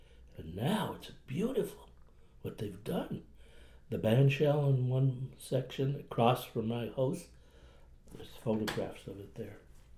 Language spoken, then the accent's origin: English; Nova Scotia, Canada; accent: Cape Breton; I'm talking with a Cape Breton accent. You noticed?